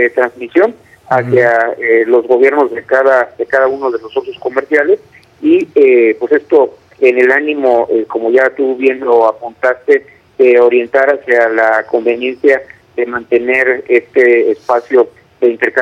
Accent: Mexico; pues los primeros que estamos en el ámbito de necesitarlo y de irlo pues somos los propios mexicanos.

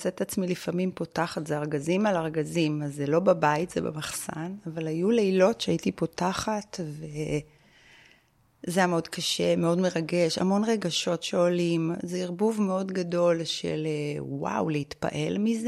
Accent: Bnei Brak, Tel Aviv District, Israel; גדלתי בבית דתי, חצי דתי בבני ברק. אמא שלי הייתה לא דתייה, ואבא שלי היה דתי, וחונכתי בחינוך דתי, בני עקיבא.

